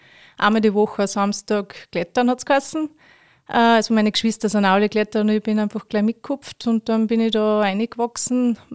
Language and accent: German; Gaflenz, Upper Austria, Austria; Ja, ich bin eine gebürtige Gafflenzerin